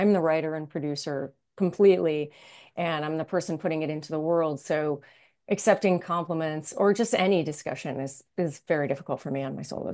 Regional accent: Miami, Florida, United States; also born or lived in Boston; I am originally from Miami, Florida, but yes, as you mentioned, I was moved around quite a lot.

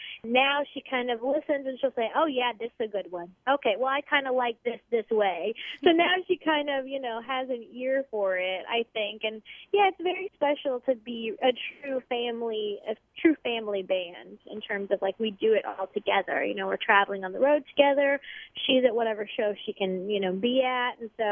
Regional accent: Indiana, United States; I'm from Indiana, as you know, and so I have a really strong upbringing in football and bluegrass

